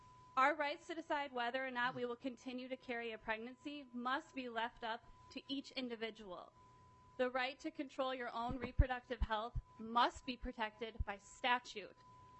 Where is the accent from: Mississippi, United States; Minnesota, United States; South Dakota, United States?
Minnesota, United States; Eagan; I'm from Eagan, Minnesota.